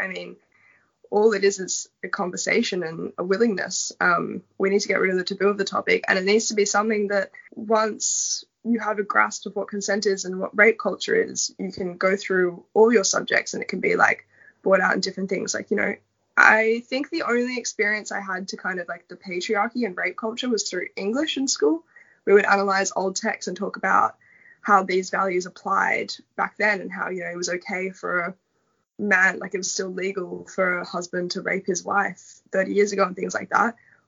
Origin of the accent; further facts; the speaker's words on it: Australia; I've lived in the United Kingdom, Sweden and Australia, and I've never experienced the peer-on-peer rape culture the way I have growing up in Australia.